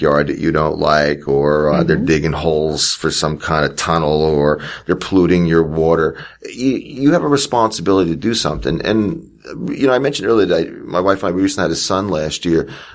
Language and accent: English; New Jersey, United States; moved away; also born or lived in Japan; You know, I grew up in New Jersey. And I was involved in the New Jersey Conservative Party with Tom Blomquist.